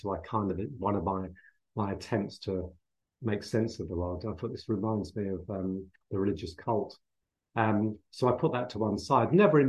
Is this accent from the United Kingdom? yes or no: yes; England, United Kingdom; also born or lived in Dublin; Because we left Dublin to come to England when I was about 3 years old